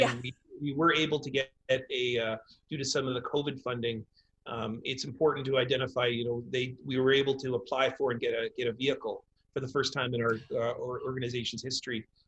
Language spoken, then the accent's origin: English; Selkirk, Manitoba, Canada; I grew up rural Manitoba. So, you know, I grew up in Selkirk, Manitoba. Frankly, it's a very conservative town, used to vote for the Canadian Alliance.